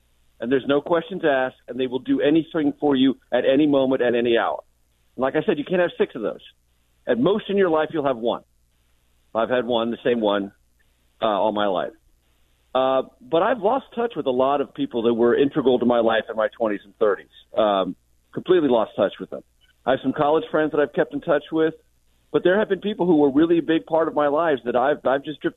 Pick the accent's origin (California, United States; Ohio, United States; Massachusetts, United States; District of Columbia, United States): California, United States; San Diego; Well, obviously, we grew up together in San Diego.